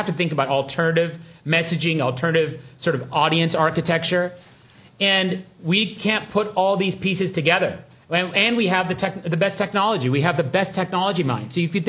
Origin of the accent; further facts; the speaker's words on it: Hanford, Washington, United States; by the way, I grew up in Hanford, Washington, which is one of the first 2 places where the Manhattan Project actually worked.